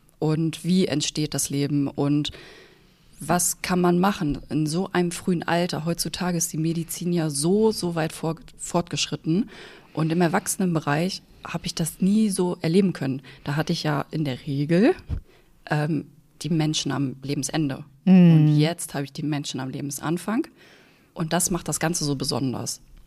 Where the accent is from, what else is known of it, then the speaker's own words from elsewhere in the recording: Lower Saxony, Germany; bin 32 Jahre alt, also genau 31 Jahre jünger als Anne. Und ich bin in der Nähe von Göttingen aufgewachsen, zwischen Göttingen und Hannover ungefähr. Und habe auch da meine Ausbildung gemacht.